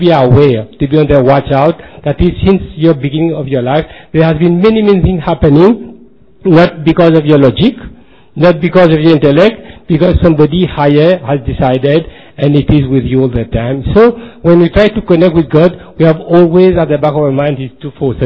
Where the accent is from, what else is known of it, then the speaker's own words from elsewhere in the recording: Mauritius; I am coming from Mauritius.